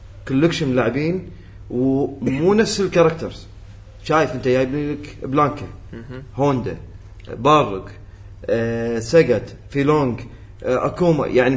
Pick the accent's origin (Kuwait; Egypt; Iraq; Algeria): Kuwait; ان احنا الكويت شيء مميز انا بالنسبه لي كان قلت مسام على صدري هذا الشغله هذه ان كاسم ديرتي انه يطلع كذي بين الدول